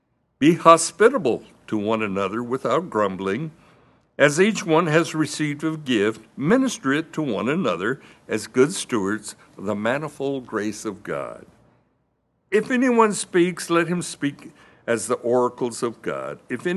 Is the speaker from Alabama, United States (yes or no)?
yes; Alabama, United States; born there; also born or lived in California; Me? I was born in Central Alabama. Yep, I was. But I lived in California a lot of years